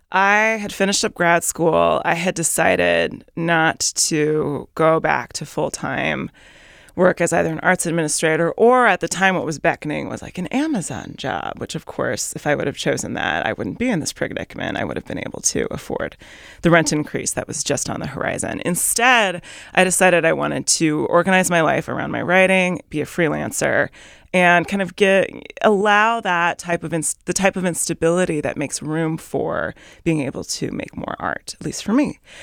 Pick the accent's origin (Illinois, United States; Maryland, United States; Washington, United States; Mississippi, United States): Washington, United States; Vancouver; Well, I grew up in Vancouver, Washington. I went to college in Bellingham.